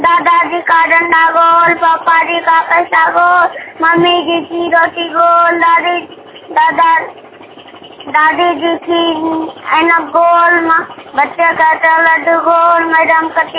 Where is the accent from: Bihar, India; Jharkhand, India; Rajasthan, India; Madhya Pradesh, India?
Jharkhand, India; घर चकरी थाना टापू जिला बड़ा झारखंड का रहने वाला हूँ।